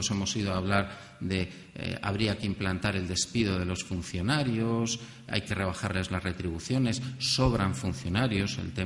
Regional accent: Spain; a veces como somos los españoles que... cualquiera tiempo pasado fue mejor

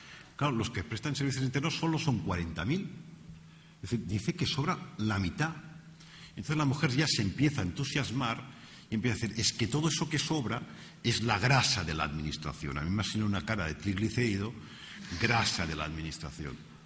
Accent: Spain; nosotros como españoles y europeos sentimos que nuestro Estado como proveedor de bienestar es distinto al norteamericano

